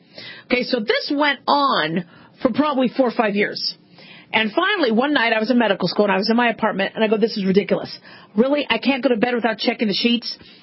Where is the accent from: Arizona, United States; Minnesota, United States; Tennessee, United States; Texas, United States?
Arizona, United States; Phoenix; Now, I grew up around snakes and scorpions and spiders and black widows, you know, growing up in Phoenix